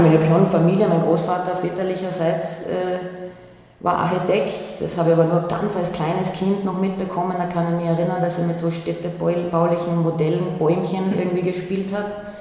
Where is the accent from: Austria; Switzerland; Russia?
Austria; Klagenfurt, Carinthia; moved away as an adult; ich bin ein Kleinstadtkind. Das ist vielleicht schwieriger in manchen Punkten. Also ich bin geboren in Klagenfurt, bin dort auch bis 18 geblieben